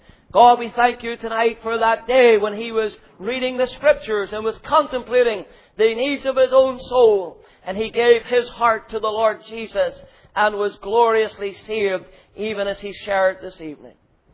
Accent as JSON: {"language": "English", "country": "Ireland", "accent": "Irish", "said": "you can tell from my accent that I'm not from England, I'm from Ireland"}